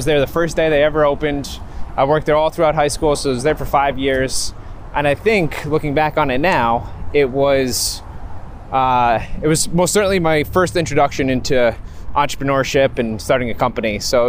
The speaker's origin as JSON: {"language": "English", "town": "Warwick", "region": "New York", "country": "United States", "tie": "born or raised there", "also_born_or_lived": "Ridgewood", "said": "I was born in Ridgewood, New Jersey. I grew up in Warwick, New York, which is right over the border there in Orange County."}